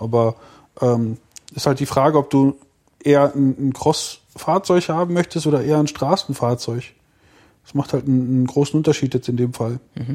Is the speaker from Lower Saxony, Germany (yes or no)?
no; Lüdenscheid, North Rhine-Westphalia, Germany; ich komme ja eigentlich aus Lüdenscheid, beziehungsweise habe da lange gewohnt und da gab es von mir in Laufentfernung eine Bahn dafür.